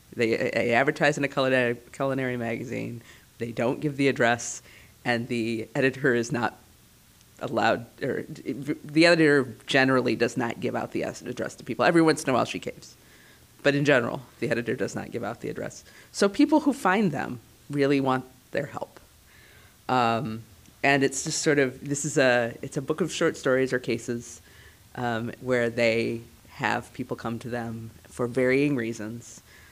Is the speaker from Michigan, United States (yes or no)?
yes; Lansing, Michigan, United States; I was born and raised in Lansing